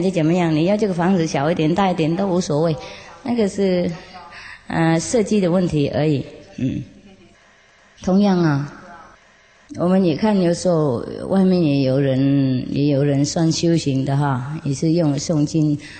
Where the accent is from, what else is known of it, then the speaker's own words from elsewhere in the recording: China; 比方说，我们中国人，我们爱去那个中国的饭馆是吗？